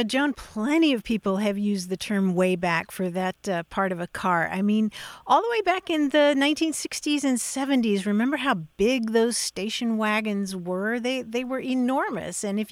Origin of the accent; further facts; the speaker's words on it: Kentucky, United States; It's not the term that I used growing up in Kentucky.